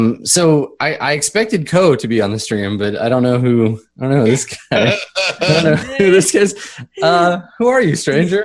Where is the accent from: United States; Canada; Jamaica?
Canada; Because I, as a Canadian, I'm like, what is?